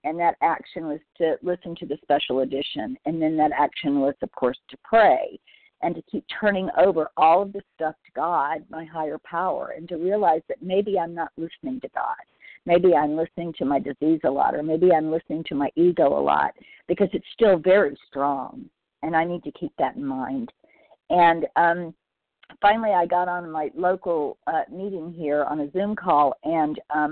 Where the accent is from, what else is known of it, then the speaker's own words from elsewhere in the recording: California, United States; I don't know if I said that. I'm from Southern California.